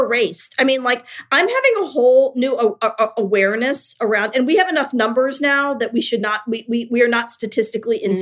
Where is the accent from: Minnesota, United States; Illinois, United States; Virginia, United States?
Virginia, United States; Richmond; And I'm back in my country. I moved to my hometown of Richmond, Virginia.